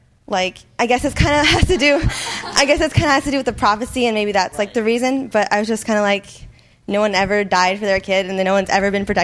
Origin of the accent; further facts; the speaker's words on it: Bangladesh; I'm from Bangladesh.